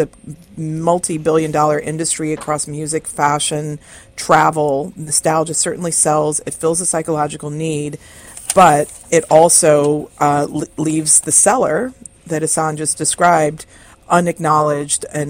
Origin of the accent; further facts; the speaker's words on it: United States; So, you know, like, I'm an American, I'm a mom, I'm an Indian American.